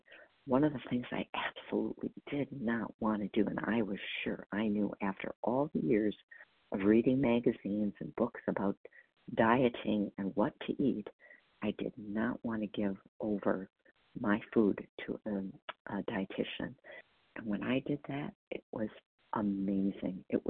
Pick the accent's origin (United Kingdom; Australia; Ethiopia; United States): United States; Wisconsin; And my last initial is N as in Nancy, actually, and I'm from Wisconsin.